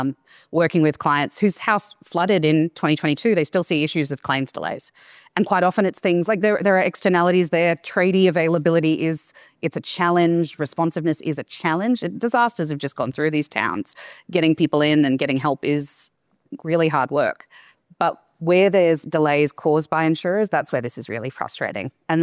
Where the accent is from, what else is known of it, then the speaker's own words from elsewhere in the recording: Shepparton, Victoria, Australia; It covers my hometown of Shepparton.